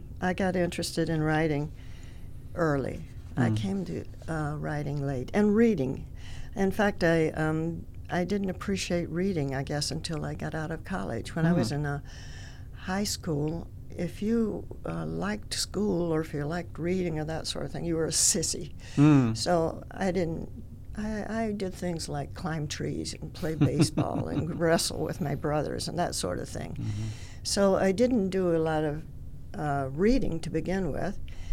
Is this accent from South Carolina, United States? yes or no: yes; South Carolina, United States; born there; I was born in Lexington County.